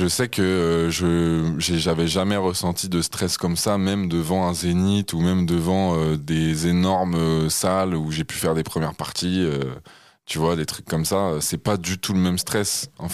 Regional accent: Nantes, Pays de la Loire, France; moi en plus comme je suis de Nantes, j'étais que avec des Parisiens à la fin

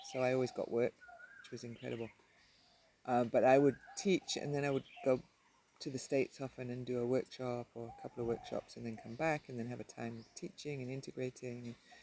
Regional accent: England, United Kingdom; as we've said, and I am originally from England.

